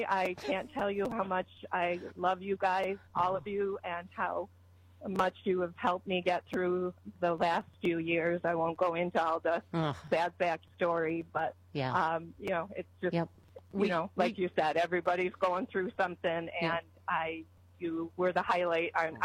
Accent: Lockport, New York, United States; I'm actually from Lockport.

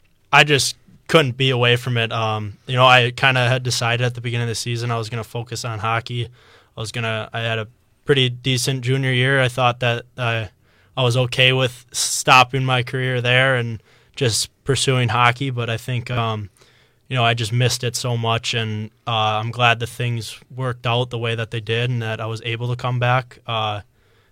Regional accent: Eagle River, United States; just growing up in Eagle River, all of my friends played football.

